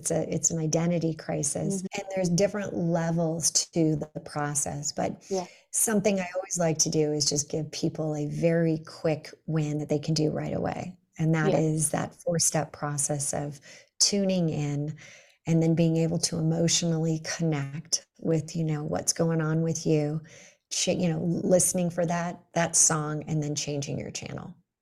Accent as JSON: {"language": "English", "town": "Los Angeles", "region": "California", "country": "United States", "tie": "born or raised there", "said": "I grew up in Los Angeles and you know, the rains would come, the ants would come."}